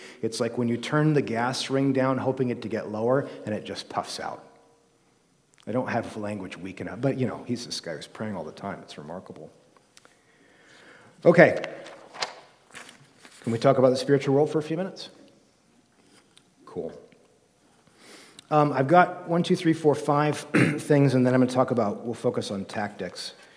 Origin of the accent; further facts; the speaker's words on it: United States; and I'm American, y'all are Canadian.